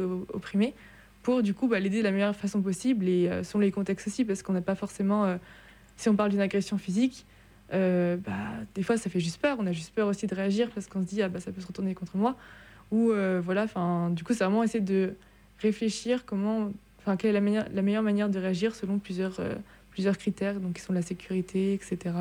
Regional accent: France; je suis métisse, je dis « je viens de France et tout. »

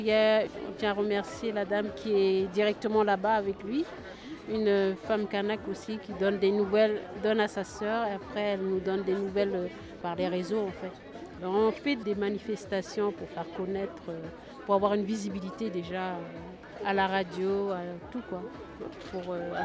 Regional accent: New Caledonia; On est des Kanaks, on a notre culture, on a notre civilisation. Et la Calédonie n'est pas à l'échelle d'un grand pays, c'est une île.

